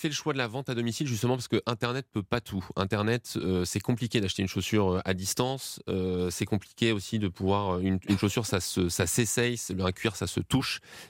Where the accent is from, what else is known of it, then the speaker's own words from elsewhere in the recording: Salon-de-Provence, Provence-Alpes-Côte d'Azur, France; On est plutôt implanté dans le sud-est de la France, puisque moi, je suis originaire de Salon de Provence.